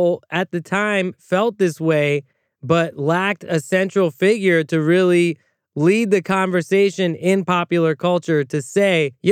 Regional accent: United States; As an American with the right to vote

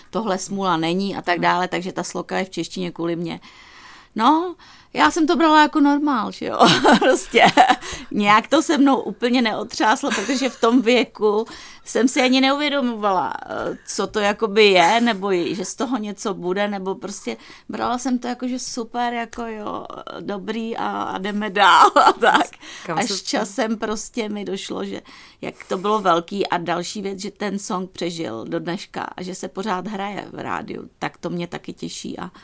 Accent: Prague, Czechia; protože já jsem z Prahy a takže mám takovej ten slang.

